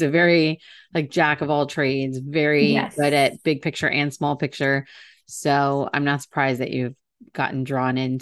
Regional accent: Ohio, United States; And I grew up in Ohio.

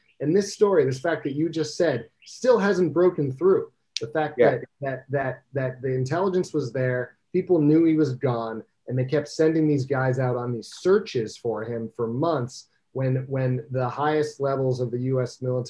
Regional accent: New Jersey, United States; moved away as an adult; Well, I moved there when I was 22, and I grew up in Jersey, and I wanted to get away from everything too, you know.

